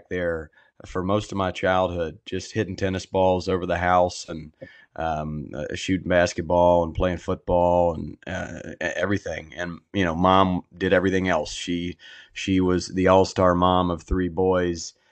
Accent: Franklinville, North Carolina, United States; born and raised in North Carolina, a real small town called Franklinville, where I'll actually be doing a Sandlot in June.

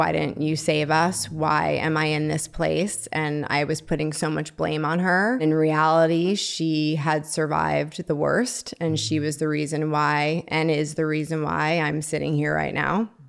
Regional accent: Long Island, New York, United States; Well, I grew up in Long Island, New York

